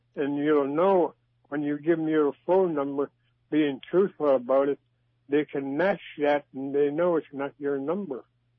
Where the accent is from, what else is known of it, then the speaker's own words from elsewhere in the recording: Bethel, United States; I'm from Bethel.